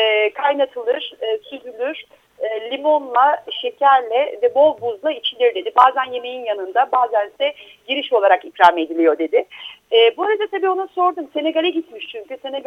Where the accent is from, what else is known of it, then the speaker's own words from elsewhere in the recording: Istanbul, Turkey; Eyüplüyüm ben. İstanbul Eyüp semtliyim.